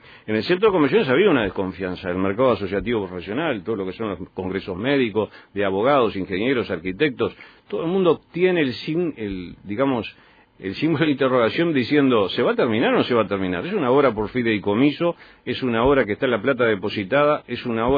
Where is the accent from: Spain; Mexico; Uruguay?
Uruguay; El Uruguay es muy desconfiado, somos desconfiados los uruguayos